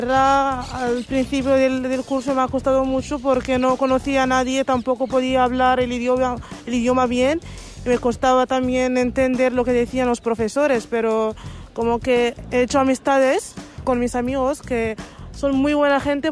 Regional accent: Morocco; Spanish is a second language; now in Spain; Vengo de Marruecos. El primer año ha salido muy difícil porque he llegado de otro país que es totalmente distinto de cultura, de sistema, de todo.

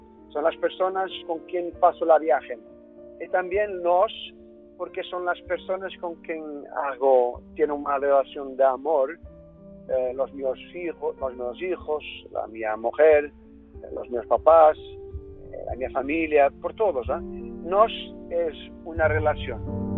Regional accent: Porto, Norte, Portugal; Spanish is a second language; yo quería que este disco tuviese esta matriz de la mi ciudad natal, Porto

